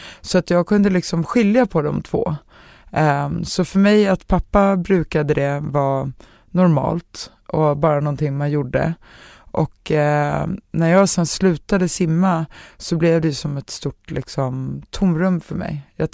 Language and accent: Swedish; Stockholm, Stockholm County, Sweden; Jag är ändå uppvuxen i Enskededalen liksom.